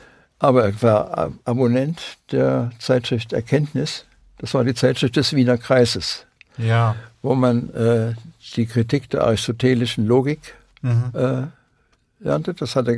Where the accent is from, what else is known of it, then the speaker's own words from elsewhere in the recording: Swabia, Germany; denn ich bin auch ein Schwabe